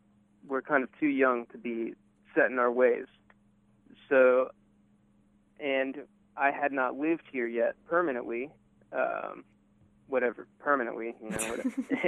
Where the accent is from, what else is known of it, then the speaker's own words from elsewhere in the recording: Orlando, Florida, United States; born there; moved away as an adult; Yeah, I was born in Orlando Regional Hospital. Yeah. Not sure the room number.